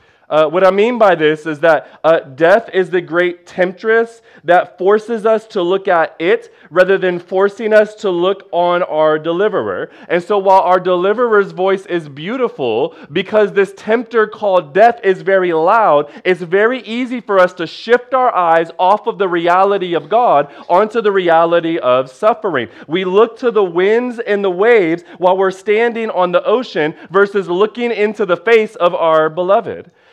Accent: Detroit, Michigan, United States; I grew up in Detroit, okay? I don't like the woods.

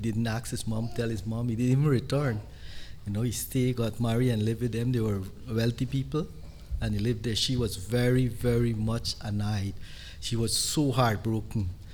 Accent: Guyana; I'm from Guyana, in South America. I was born there

